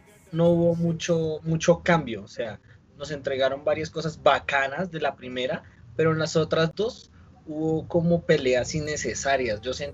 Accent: Colombia; y a nosotros como colombianos, yo me siento muy identificado con las votaciones

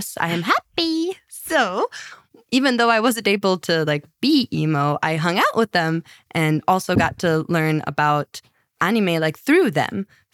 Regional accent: Midwest, United States; Because, well, growing up in the Midwest in the early like 2010s, it wasn't cool yet to consume media in different languages.

